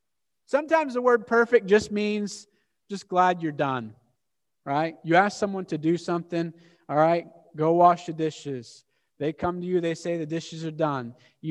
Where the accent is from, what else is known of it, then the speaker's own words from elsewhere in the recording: Maine, United States; I will always be thankful to be born and raised in Maine and appreciate the way we use language, right?